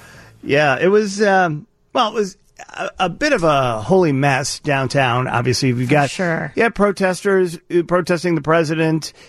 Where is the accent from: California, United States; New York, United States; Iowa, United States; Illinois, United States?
Illinois, United States; Chicago; And as a Chicagoan, we're all from here.